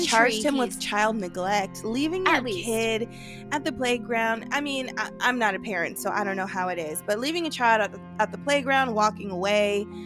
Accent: San Diego, California, United States; And I'm like, this is my hometown. So, I mean, not that San Diego's a town, but but I frequent Balboa Park all the time.

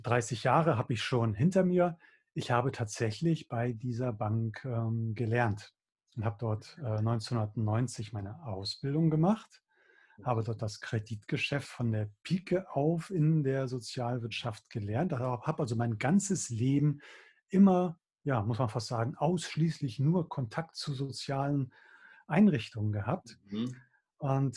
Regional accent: Hamburg, Germany; ich bin tatsächlich gebürtiger Hamburger Jung. Ah. Ich bin in Hamburg geboren. Ja. Kann man auch hören, weil ich sage nicht Hamburg, sondern ich sage Hamburg.

